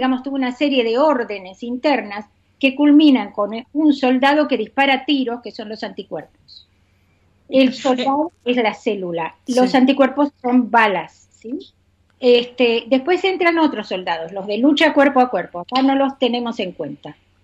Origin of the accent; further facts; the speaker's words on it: Argentina; now in Houston, United States; Yo soy científica argentina, para anticipárselos un poquito, porque hay gente que no me conoce, pero yo trabajé 25 años en Argentina para CONICET y en el Instituto Leluar.